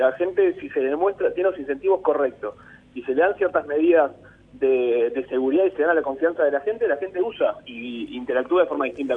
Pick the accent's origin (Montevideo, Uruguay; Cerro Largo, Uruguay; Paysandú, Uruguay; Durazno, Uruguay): Durazno, Uruguay; en mi caso más soy del interior, soy de Durazno